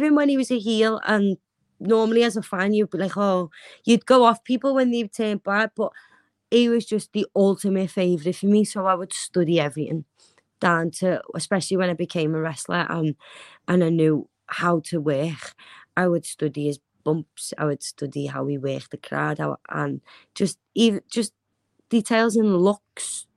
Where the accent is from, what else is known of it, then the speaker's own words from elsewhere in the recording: Liverpool, North West England, United Kingdom; I think it's because I'm a Scouser as well, and people automatically are just like, oh, a Scouser.